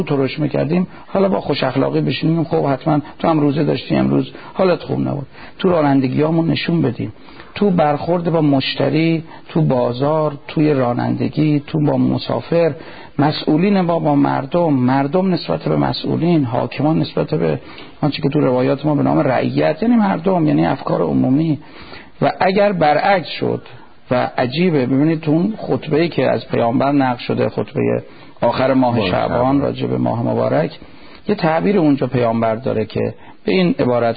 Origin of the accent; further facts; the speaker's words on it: Iran; ویژه ما ایرانیام نیست